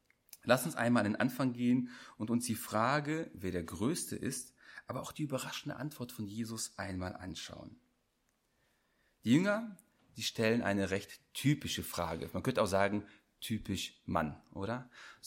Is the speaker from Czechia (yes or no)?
no; Düren, North Rhine-Westphalia, Germany; Ich komme aus Düren. Vielleicht sagt das dem einen oder anderen etwas. Das ist eine Stadt zwischen Köln und Aachen, also ziemlich genau in der Mitte an der holländischen Grenze.